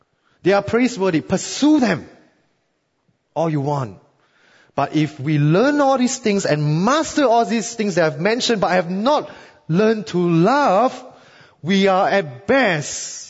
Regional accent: Singapore; as a Singaporean, you will be proud of me.

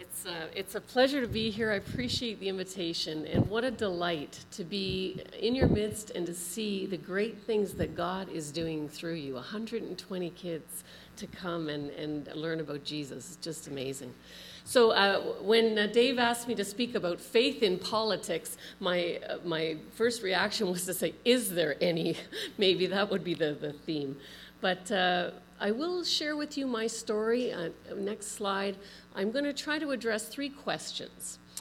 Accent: St. Catharines, Ontario, Canada; So for me, I grew up in St. Catharines, was raised in the Baptist tradition, and gave my heart to the Lord when I was 12.

